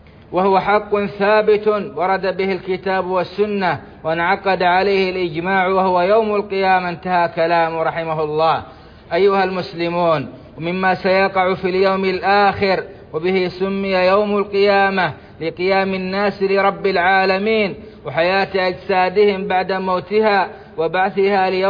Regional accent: Saudi Arabia; اللهم أدم على بلادنا السعودية أمنها وإيمانها

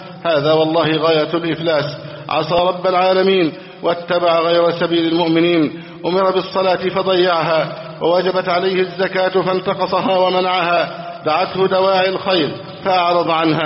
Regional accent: Egypt; اللهم احفظ بلدنا مصر أمنا أمانا، سخاء رخاء.

